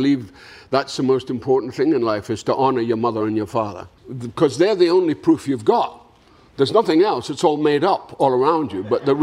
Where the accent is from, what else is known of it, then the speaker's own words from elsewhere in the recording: Dundee, Scotland, United Kingdom; I was back in my hometown of Dundee in Scotland